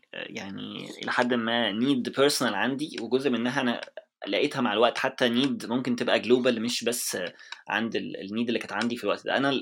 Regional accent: Egypt; there is a bigger maturity في building startups عن اللي موجود عندنا في مصر. انا كنت already اشتغلت في مصر في اكتر من startup

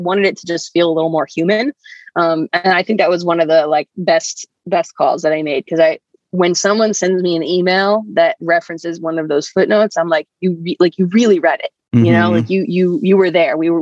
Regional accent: Connecticut, United States; I am from Connecticut. UConn women's basketball is like our professional sports league.

